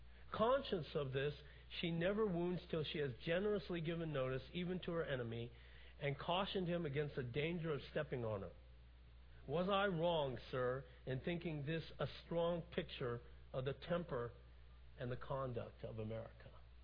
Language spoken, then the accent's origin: English; United States; As an American, I'm always finding new details about the circumstances surrounding the founding of this country